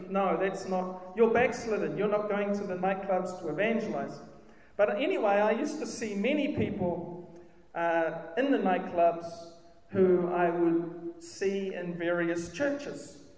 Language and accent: English; Whangarei, Northland, New Zealand; This is also in Whangarei, my hometown.